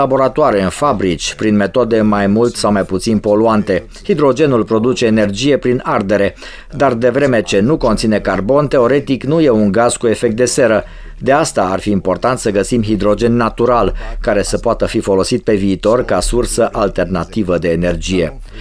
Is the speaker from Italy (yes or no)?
yes; Italy; Romanian is a second language; now in Romania; Eu sunt din Italia, sunt cercetător la Institutul de Geofizică din Roma